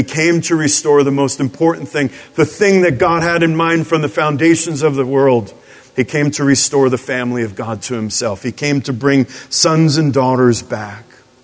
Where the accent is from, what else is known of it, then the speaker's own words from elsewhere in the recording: New York City, New York, United States; I'm from New York City.